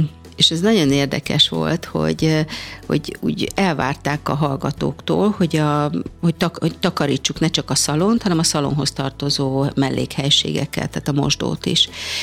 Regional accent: Budapest, Hungary; egy körzeti rendelőben nőttem fel a 3. kerületben, ahol anyu főnővérként dolgozott

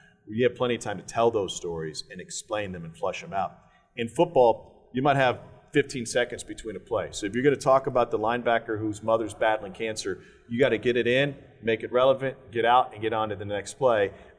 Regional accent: Columbia, Missouri, United States; I grew up in Columbia, Missouri. I grew up a mile and a half from Fro Field.

